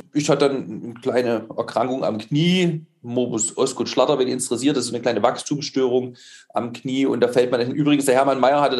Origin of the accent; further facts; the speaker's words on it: Dresden, Saxony, Germany; Also hier ich komme ja aus Dresden und da gab es so einen Langlaufverein.